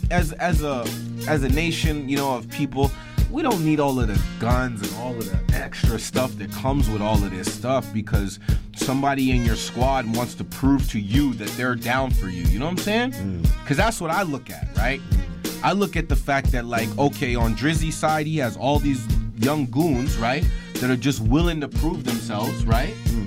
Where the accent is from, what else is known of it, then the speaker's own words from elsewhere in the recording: West Coast, Canada; I'm from Canada on the West Coast.